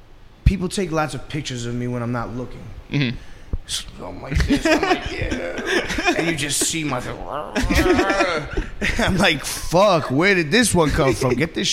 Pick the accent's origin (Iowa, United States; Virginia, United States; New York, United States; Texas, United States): New York, United States; You know, growing up in New York, you just, you know, a little bit of Indian words.